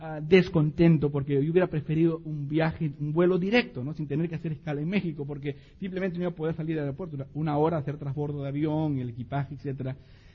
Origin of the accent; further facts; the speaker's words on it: Peru; estoy casado con una linda muchacha mexicana, así que soy medio peruano y medio mexicano